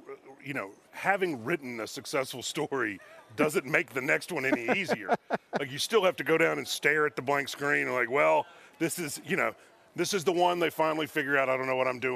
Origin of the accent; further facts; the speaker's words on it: Mississippi, United States; You know, I mean, look, I'm from Mississippi